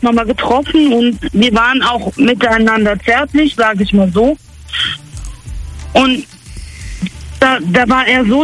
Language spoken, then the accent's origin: German; Bonn, North Rhine-Westphalia, Germany; Ich bin 30 aus dem Raum Bonn.